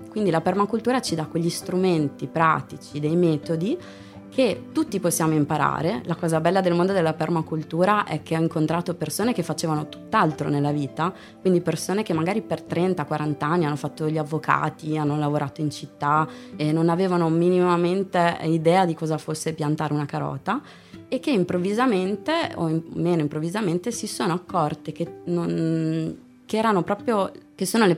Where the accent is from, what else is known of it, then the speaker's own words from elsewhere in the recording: Bologna, Emilia-Romagna, Italy; now in Verona, Italy; vivo a Verona da circa 15 anni, sono originaria di Bologna.